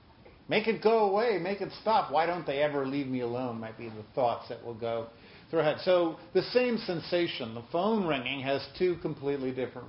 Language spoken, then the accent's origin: English; New York, United States; For example, I grew up here in New York.